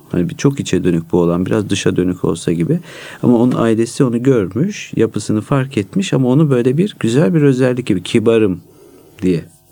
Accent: Elazığ, Turkey; Ne zaman gitsek, mesela Elazığ'a gitsek, biz Elazığlıyız.

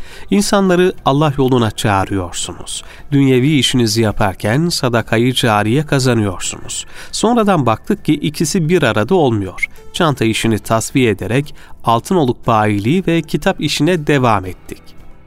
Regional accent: Gerede, Ankara, Turkey; born there; 1942 Ankara Gerede doğumluyum.

